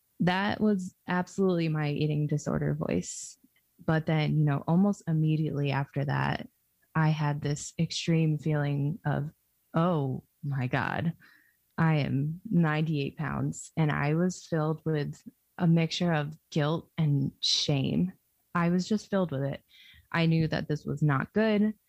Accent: Albany, New York, United States; now in Philadelphia, United States; I was going to drive down with them to Philadelphia from where I grew up in upstate New York around Albany, where the lab Amy and I were in together.

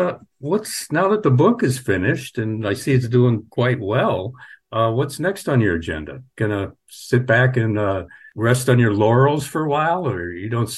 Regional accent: Montana, United States; now in Houston, United States; I was born and raised in Montana in the midst of all this nature. Then I moved to Houston, Texas. It's the polar opposite of Montana.

